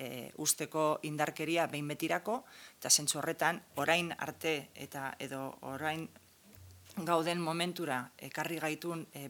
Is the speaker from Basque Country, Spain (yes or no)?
yes; Basque Country, Spain; los vascos tenemos una forma personal y particular, lógicamente, como vascos, de hacer cultura, de hacer arte, de ver el mundo